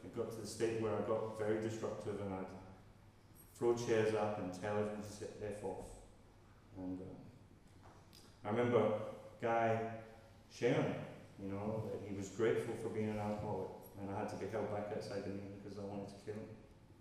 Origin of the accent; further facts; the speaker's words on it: Scotland, United Kingdom; When I was growing up in Scotland, I was talking about this earlier, CIA? I was brought up in a Protestant religion